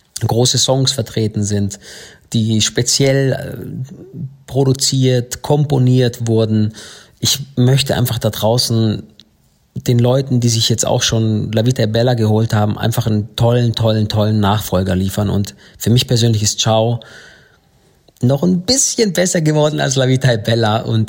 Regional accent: Baden-Württemberg, Germany; aber wir sind im Schwabenland groß geworden. Meine Geschwister und ich, wir sind da geboren

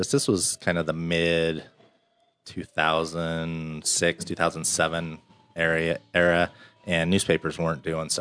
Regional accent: Sandy, Utah, United States; So I am Utah, born and raised.

